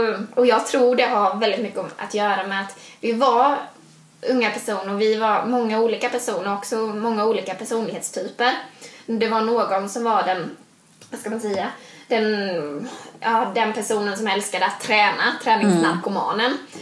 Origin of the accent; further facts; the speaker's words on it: Blekinge, Sweden; Så jag åkte hem då och så tittade jag lite på utbudet, vad det fanns hemma i Blekinge.